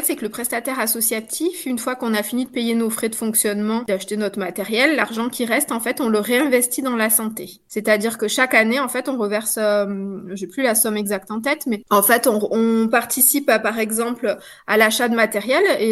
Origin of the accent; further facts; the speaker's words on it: Provence-Alpes-Côte d'Azur, France; ce qui m'a permis de rentrer chez moi puisque je suis originaire des Hautes-Alpes